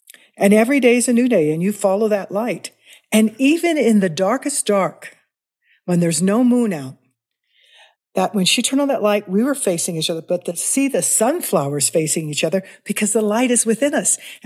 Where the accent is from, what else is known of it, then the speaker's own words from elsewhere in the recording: Kansas City, Missouri, United States; Well, I grew up in Missouri, Kansas City.